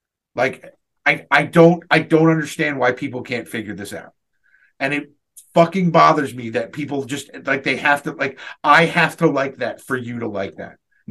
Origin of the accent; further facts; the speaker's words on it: Philadelphia, Pennsylvania, United States; born there; Do I care that I was born in Philadelphia or outside of Philadelphia, and that means I should like every Philly team?